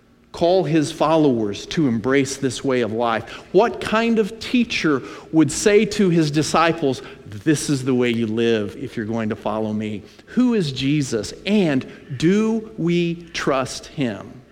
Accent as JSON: {"language": "English", "country": "United States", "said": "I'm an American. In some way, I'm a Christian."}